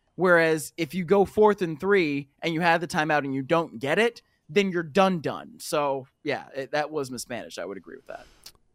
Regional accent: Cleveland, Ohio, United States; I guess my bias is like I'm from Cleveland and I'm watching this.

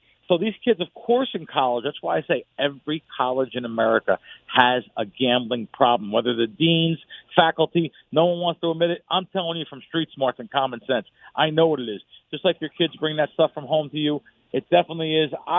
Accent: New York, United States; trust me, I'm a New Yorker. I'm from New York. Mm-hmm. My family's from New York. I love New York.

